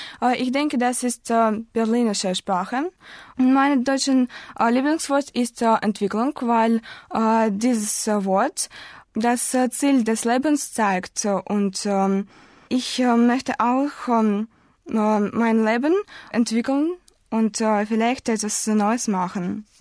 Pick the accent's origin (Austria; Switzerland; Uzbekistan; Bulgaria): Uzbekistan; born there; German is a second language; ich bin 1995 in Usbekistan geboren. Jetzt wohne ich auch in Usbekistan